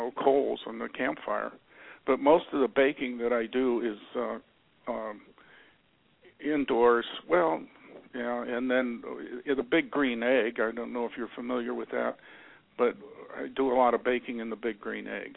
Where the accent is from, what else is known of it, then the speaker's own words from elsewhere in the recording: Cleveland, Ohio, United States; also born or lived in San Francisco; now in Humboldt County, United States; Well, I was originally from Cleveland, then moved to San Francisco and worked there for 27 years, and then I moved to Lake County